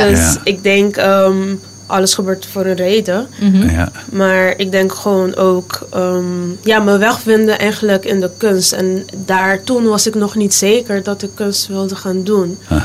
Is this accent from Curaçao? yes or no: yes; Curaçao; Oké, ik ben geboren en getogen op Curaçao. En ik ben opgegroeid in Jongbloed. In een familie van 5. Ik heb 2 oudere broers. En mijn moeder komt uit Spanje. En mijn papa is van hier.